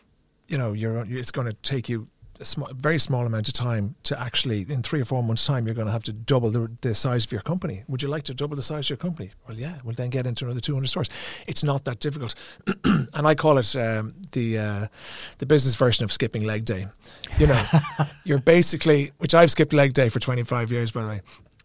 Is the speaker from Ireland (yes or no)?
yes; Ireland; we're Irish